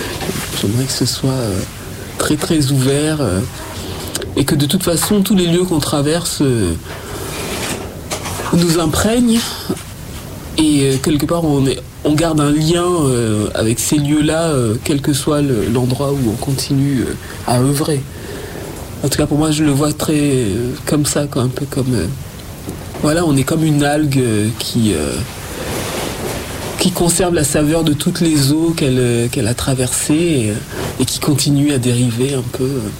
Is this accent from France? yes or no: no; Algeria; also born or lived in Switzerland; Principalement en Algérie.